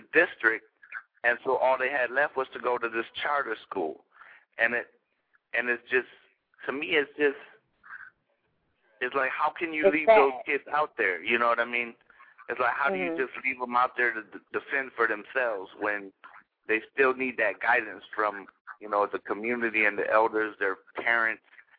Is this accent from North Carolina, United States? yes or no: no; Texas, United States; moved away; I was in a gang myself growing up in Texas, and my parents moved us up north to kind of break away from that.